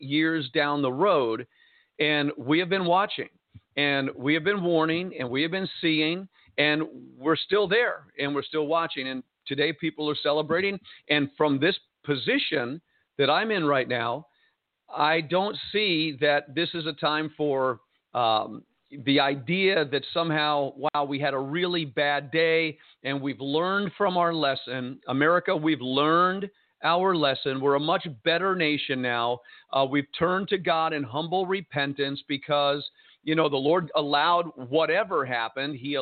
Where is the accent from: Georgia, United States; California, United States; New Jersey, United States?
New Jersey, United States; Jersey City; And being born and raised in Jersey City, I took my plane and flew it out of Newark. And I flew over Jersey City